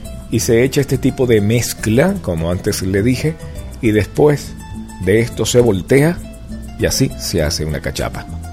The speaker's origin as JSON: {"language": "Spanish", "country": "Venezuela", "lives_now": "Mexico", "said": "Pero yo soy venezolano y yo no hablo así."}